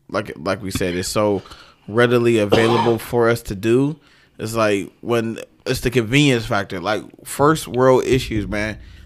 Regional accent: Detroit, Michigan, United States; That's my hometown.

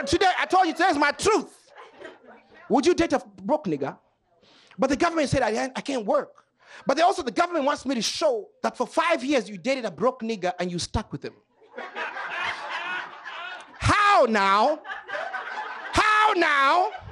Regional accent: Kenya; Let me tell you, I'm from Kenya, where celebrities from America adopt babies.

